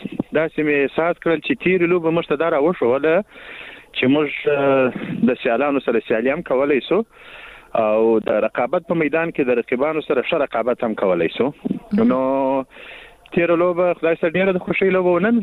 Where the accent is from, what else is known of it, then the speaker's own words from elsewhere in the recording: Lashkar Gah, Helmand, Afghanistan; زه له هلمند څخه یم، لشکرګاه څخه